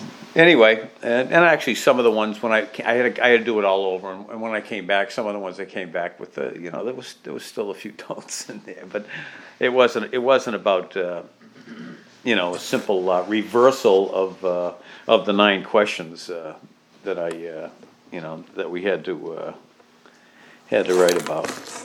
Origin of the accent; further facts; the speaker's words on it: New Hampshire, United States; I'm from New Hampshire, and boy, you know, I'm able to tell those guys.